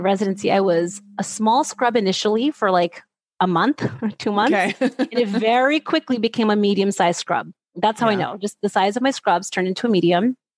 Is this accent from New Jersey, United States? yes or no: yes; New Jersey, United States; also born or lived in California; I was in California. I'm from New Jersey. You know, I was in a different place, newly married, new family dynamics, you know, all of that.